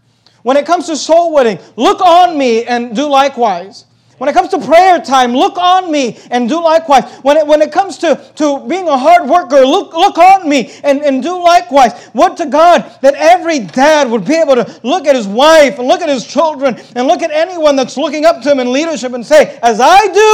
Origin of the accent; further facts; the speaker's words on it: California, United States; when I was growing up, we grew up in the Bay Area, and we were poor.